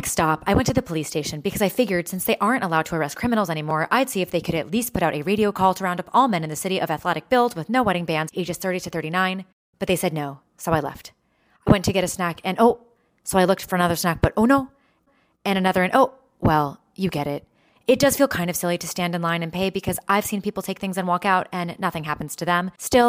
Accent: New York City, New York, United States; moved away as an adult; this time visiting my hometown of New York City, the place where ovaries go to die.

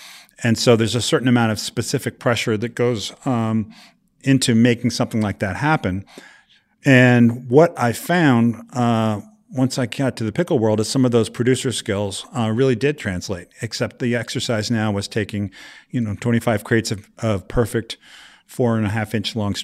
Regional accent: Vermont, United States; I grew up in New England, Vermont specifically, and made pickles with my mom and dad in the summertime.

